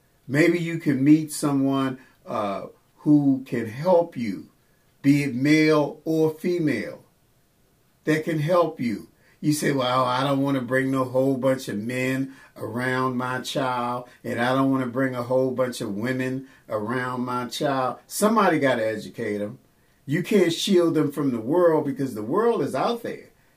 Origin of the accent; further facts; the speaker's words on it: Washington, District of Columbia, United States; I am from Washington, D.C., and I know they have different programs down there.